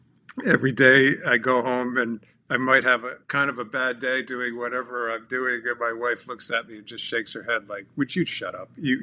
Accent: Newport, Rhode Island, United States; If I go out and see a 12-meter, which they're sailing off of Newport every single day, my hometown, you can't help but just go, damn, that is a good-looking boat.

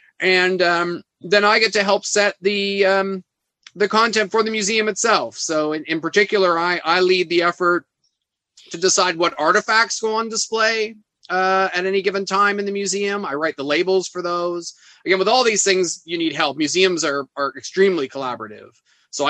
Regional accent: Canada; Yeah, I grew up in Canada

